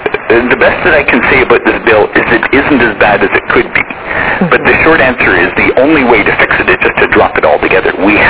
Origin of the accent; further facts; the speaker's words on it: Canada; I'm just sort of hard-pressed as a Canadian